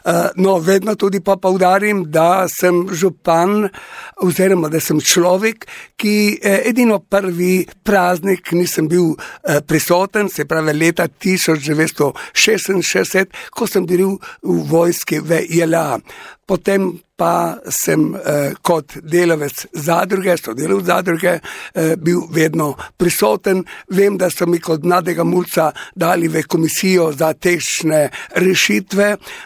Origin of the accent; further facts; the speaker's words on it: Goriška Brda, Gorizia, Slovenia; Verjamte, mnogi so me prašali, odkje sem, no in sigurno sem rekel iz Brd.